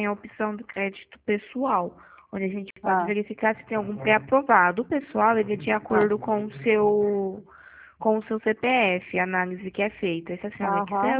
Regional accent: Pirassununga, São Paulo, Brazil; Sou de Pirassununga, interior de São Paulo.

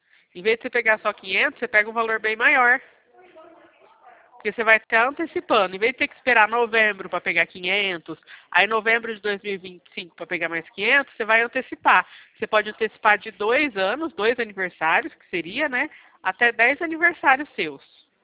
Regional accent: Bebedouro, São Paulo, Brazil; Araraquara? Sou de Bebedouro, eu te mando aqui certinho o endereço do escritório.

